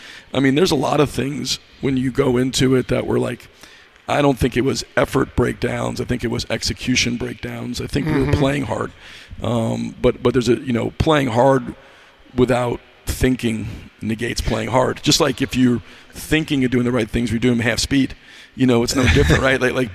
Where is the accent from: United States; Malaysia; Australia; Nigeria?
United States; New York; I grew up in New York. I'm a Giants fan, a Yankees fan.